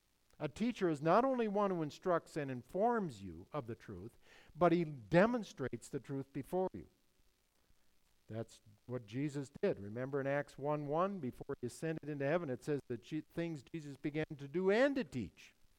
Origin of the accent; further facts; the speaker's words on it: Wilmer, United States; I think I grew up in the Vietnam War era, back in the 1960s and 70s. And I remember there were lots of people in my high school class here in Wilmer